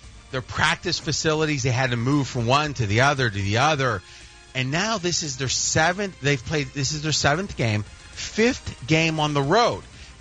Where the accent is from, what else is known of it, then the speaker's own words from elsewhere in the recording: Ohio, United States; I grew up in Ohio and I went to Ohio State